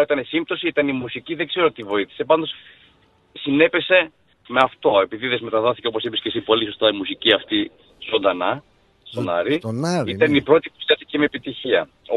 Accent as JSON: {"language": "Greek", "country": "Greece", "moved": "yes", "said": "Είμαστε Έλληνες"}